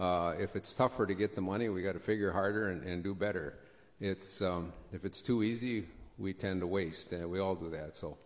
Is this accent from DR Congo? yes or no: no; United States; I'm from Moore County, Sargent Township, and have been there all my life.